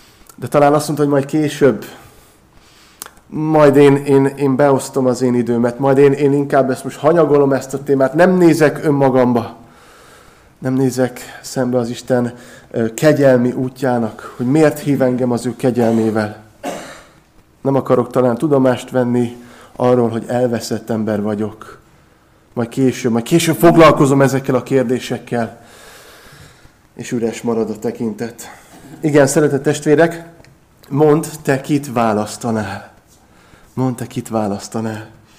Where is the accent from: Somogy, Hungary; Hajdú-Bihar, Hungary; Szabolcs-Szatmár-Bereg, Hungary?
Szabolcs-Szatmár-Bereg, Hungary; Nyíregyháza; Hát én ugye nyíregyházi vagyok, a feleségem meg pápa mellő származik.